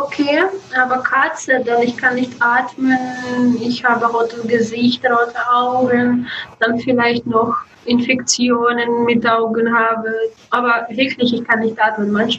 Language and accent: German; Russia; German is a second language; Es ist zu schwer Thema für mich, weil ich bin aus Russland.